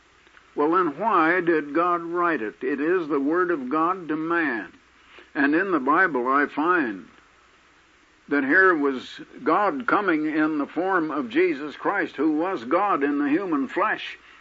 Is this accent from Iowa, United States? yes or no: yes; Iowa, United States; born there; now in Arizona, United States; My father was still a little farther west in Indiana, and I was born in Iowa, and now my sons were born in Oregon.